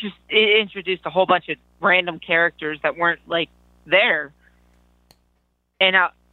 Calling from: Michigan, United States; I'm calling from Michigan.

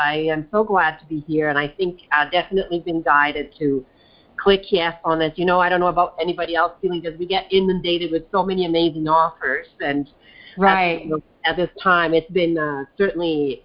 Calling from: Canada; I'm actually calling from Canada.

